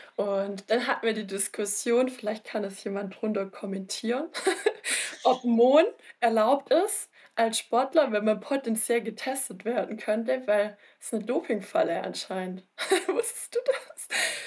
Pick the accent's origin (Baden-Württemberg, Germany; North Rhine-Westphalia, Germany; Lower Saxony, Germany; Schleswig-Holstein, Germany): Baden-Württemberg, Germany; Bietigheim-Bissingen; Ich bin 32 Jahre alt. Ich komme aus Bietigheim-Bissingen